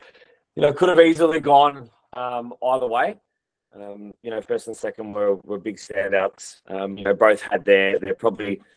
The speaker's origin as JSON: {"language": "English", "town": "Melbourne", "region": "Victoria", "country": "Australia", "said": "One of the other coaches, and I told them that I was from Melbourne, helping out."}